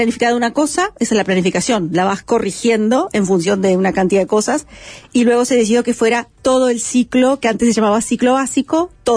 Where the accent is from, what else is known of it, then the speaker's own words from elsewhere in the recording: Uruguay; Como buenos uruguayos, siempre estamos mirando para afuera